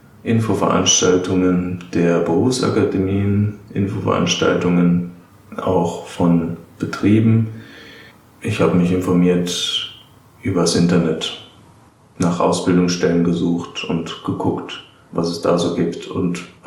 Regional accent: Darmstadt, Hesse, Germany; Ich komme aus Darmstadt, ich bin 28 Jahre

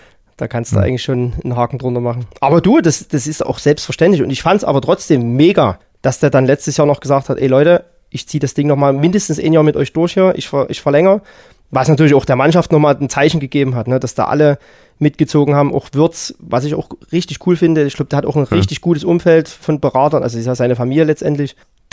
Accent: Pirna, Saxony, Germany; born there; weil wir sind beide in Pirna geboren.

